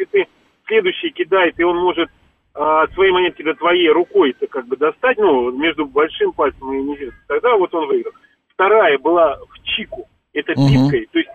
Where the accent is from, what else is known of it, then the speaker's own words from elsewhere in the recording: Omsk, Omsk Oblast, Russia; я сам из Омска, у нас там три таких, ну, военных учреждения.